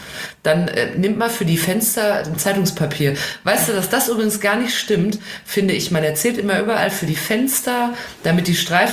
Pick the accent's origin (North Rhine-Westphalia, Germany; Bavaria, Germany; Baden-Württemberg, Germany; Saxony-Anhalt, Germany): North Rhine-Westphalia, Germany; Ich komme ja aus dem Ruhrgebiet.